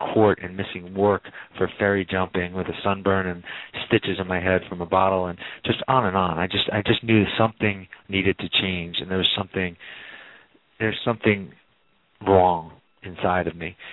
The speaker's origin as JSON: {"language": "English", "region": "New York", "country": "United States", "tie": "born or raised there", "said": "I grew up in New York, Irish Catholic kid"}